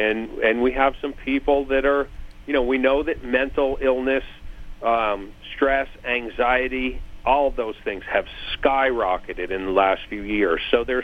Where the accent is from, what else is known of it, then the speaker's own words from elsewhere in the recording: Vermont, United States; I grew up here in Vermont, and we were sportsmen. We loved fishing and hunting. We always had guns.